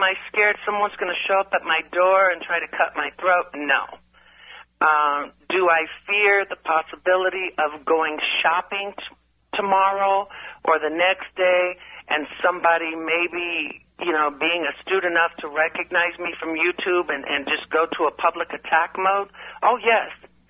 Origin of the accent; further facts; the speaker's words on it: the South, United States; I grew up in the South. I know maybe one Caucasian person for every 10 people of color, meaning black, Mexican.